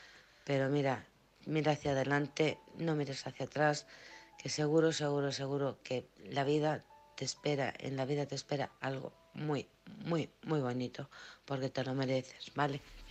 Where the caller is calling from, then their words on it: Alcorcón, Community of Madrid, Spain; de Alcorcón.